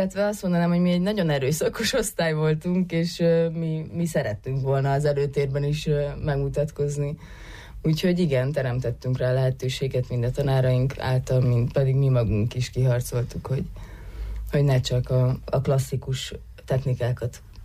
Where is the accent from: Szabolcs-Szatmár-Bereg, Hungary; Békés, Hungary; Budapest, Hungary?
Budapest, Hungary; Nos, az már ugye elhangzott, hogy Budapestről jöttem.